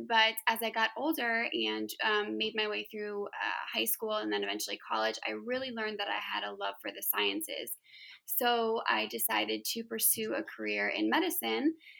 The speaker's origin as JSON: {"language": "English", "region": "Ohio", "country": "United States", "tie": "born or raised there", "said": "So I am originally from Ohio. That's where I was born and raised. And growing up, you know, in a small-ish town"}